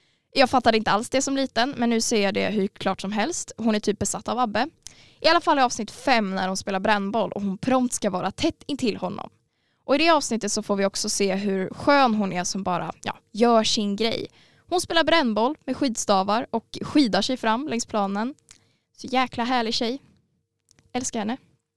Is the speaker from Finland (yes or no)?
no; Skåne, Sweden; accent: Scanian; Ursäkta min skånska.